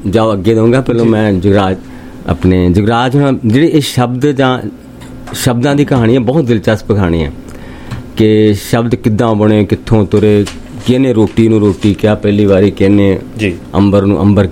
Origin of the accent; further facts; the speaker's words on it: Patar Kalan, Punjab, India; born there; ਸੋ ਮੇਰਾ ਜਨਮ ਪਿੰਡ ਮੈਦਾਨਾ ਪੱਤੜ ਕਲਾਂ